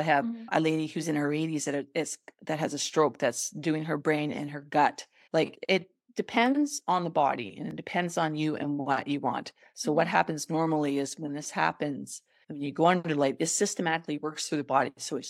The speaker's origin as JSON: {"language": "English", "country": "Canada", "said": "And I'm from Canada."}